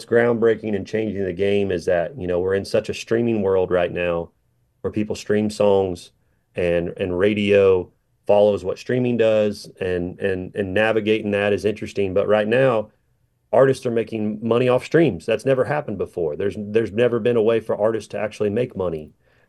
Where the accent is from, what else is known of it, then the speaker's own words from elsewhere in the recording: Patoka, United States; it reminded me a lot of how I grew up there in Patoka